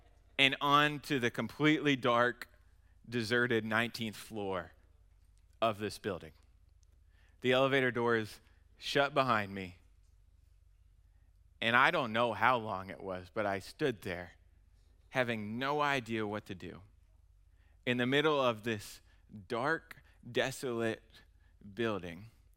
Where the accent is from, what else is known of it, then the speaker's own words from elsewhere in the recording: Indiana, United States; I grew up in Indiana and loved basketball.